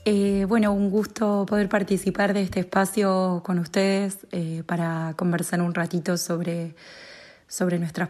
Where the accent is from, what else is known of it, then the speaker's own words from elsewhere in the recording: Argentina; now in Spain; Yo soy una socióloga argentina, actualmente radicada en España.